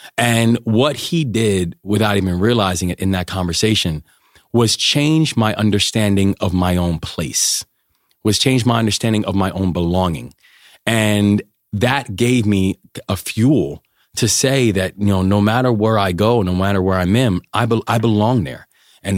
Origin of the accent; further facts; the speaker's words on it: United States; being an American in the UK at that time was just a fascinating experience.